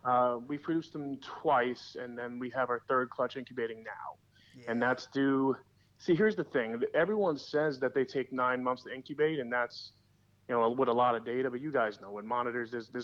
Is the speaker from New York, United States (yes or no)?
yes; New York City, New York, United States; I grew up in New York City. And we didn't really go camping or anything like that.